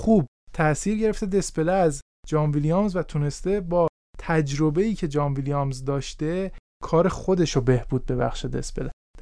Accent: Iran; شاید ما از این لحاظ به عنوان یک ایرانی دست بالا رو داشته باشیم

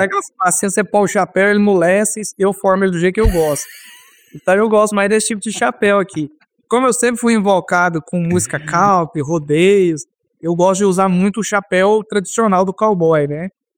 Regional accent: Jataí, Goiás, Brazil; a gente brincava quando era criança aqui em Jataí com violão.

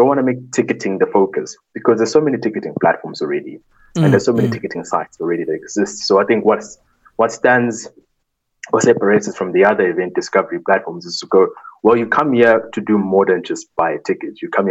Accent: Mbombela, Mpumalanga, South Africa; also born or lived in Pretoria; I grew up in Nelspruit in the Lowveld, which is in Mpumalanga for most people that maybe don't know. And it was a much smaller city. And then for high school, I went to Pretoria, which is a much bigger city.

